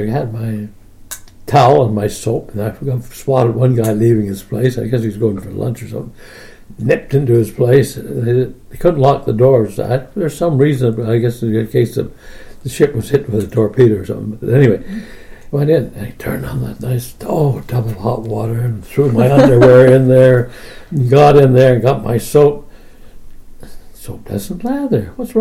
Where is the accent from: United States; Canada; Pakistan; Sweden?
Canada; I'm a Canadian, but I got English uniforms.